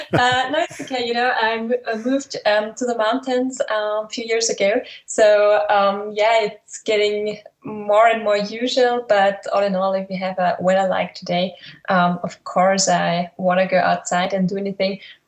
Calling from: Germany; I'm sitting in Germany at the moment. It's 5:15 p.m.

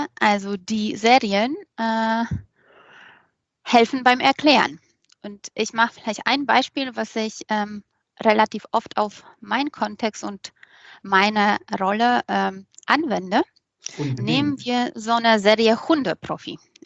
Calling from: Woltersdorf, Brandenburg, Germany; Ich sitze tatsächlich im Homeoffice. Mhm. Das ist mein Hauptstandort in der letzten Zeit und befindet sich in Woltersdorf an der Schleuse in schönem Brandenburg.

